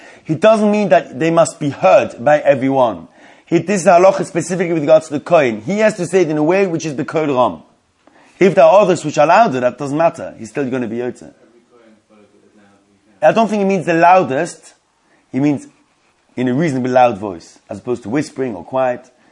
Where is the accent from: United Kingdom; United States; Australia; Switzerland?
Switzerland; the shul I was brought up in Switzerland